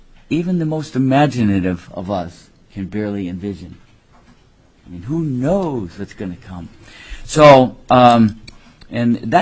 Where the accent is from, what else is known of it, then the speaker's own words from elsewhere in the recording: Massachusetts, United States; My bio, I was raised on the East Coast. My dad called it Taxachusetts. Spent 13 years in the same school, very secure.